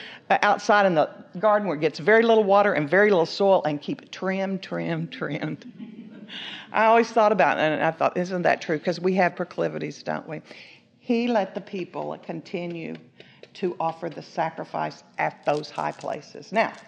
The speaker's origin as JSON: {"language": "English", "region": "Texas", "country": "United States", "said": "But I'm from West Texas, and we talk fast and hard, so."}